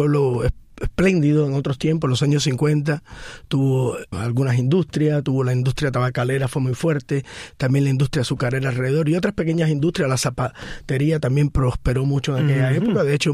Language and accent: Spanish; Ranchuelo, Villa Clara, Cuba; Bueno, mi adolescencia también fue ahí en Ranchuelo. Ahí crecí escuchando historias.